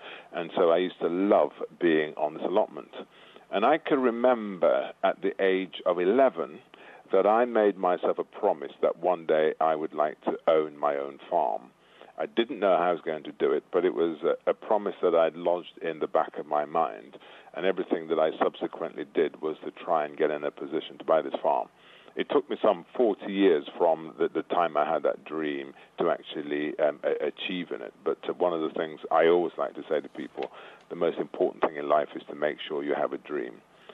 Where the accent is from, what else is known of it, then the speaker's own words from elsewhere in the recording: Birmingham, West Midlands, United Kingdom; also born or lived in Clarendon, Jamaica; I was born in Clarendon, Jamaica, and my parents came to this country in the 50s, and they went to where the work was, and that, all too often that meant the bigger cities. So I was brought up in Birmingham. In fact, I'm from a family of 11